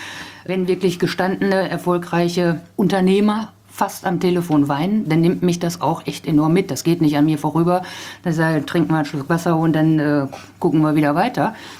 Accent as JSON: {"language": "German", "region": "North Rhine-Westphalia", "country": "Germany"}